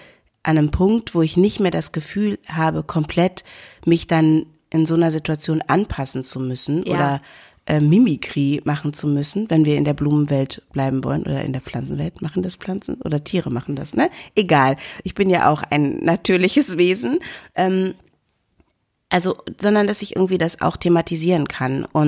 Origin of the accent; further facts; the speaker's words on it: Hanover, Lower Saxony, Germany; ich komme aus Linden. Und zwar aus Linden, als es noch so Linden war